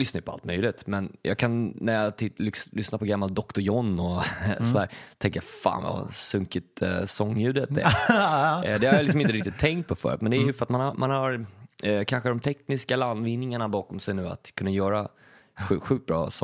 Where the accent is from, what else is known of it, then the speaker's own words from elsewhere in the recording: Stockholm, Stockholm County, Sweden; Och jag som var från innerstan, en hyresrätt i innerstan, kände liksom där, jag kom ju från Östermalm, Karlaplan.